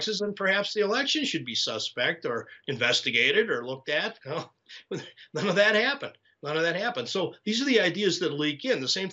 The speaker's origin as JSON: {"language": "English", "town": "Milwaukee", "region": "Wisconsin", "country": "United States", "tie": "born or raised there", "said": "I live just north of the city of Milwaukee, which is my hometown. I love Milwaukee."}